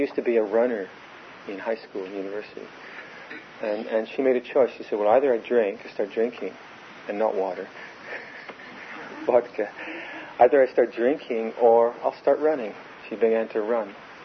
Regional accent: Canada; I'm glad I'm Canadian.

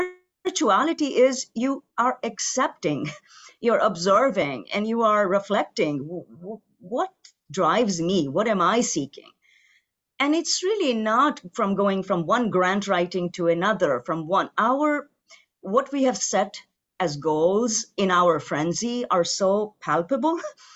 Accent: Pakistan; so I grew up in Pakistan. It's a different, the haves and the have-nots, the perspectives are so different.

